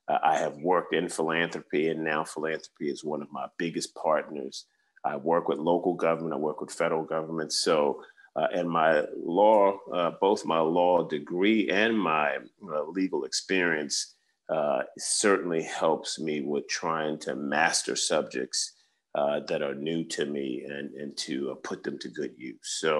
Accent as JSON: {"language": "English", "town": "Cambridge", "region": "Virginia", "country": "United States", "tie": "born or raised there", "said": "to places like my hometown, Cambridge, Virginia."}